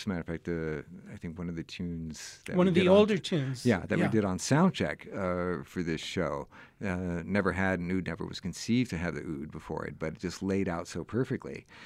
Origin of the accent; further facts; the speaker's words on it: United States; But I also, you know, I'm an American kid.